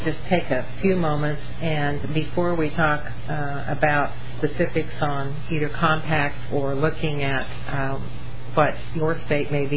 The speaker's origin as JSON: {"language": "English", "region": "Missouri", "country": "United States", "tie": "born there", "said": "Actually, I can say it because I was born in Missouri, but I play that down when I'm running, you know, for election in Kansas."}